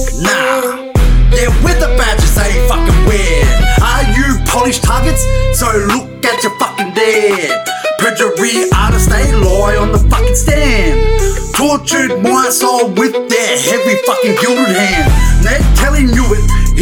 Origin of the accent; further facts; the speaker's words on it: Woodridge, Queensland, Australia; Tell you what, I'm from Woodridge.